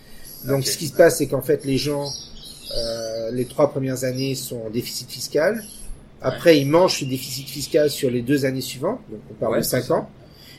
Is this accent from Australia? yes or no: yes; Australia; L'impôt chez nous en Australie, ça n'est pas une punition.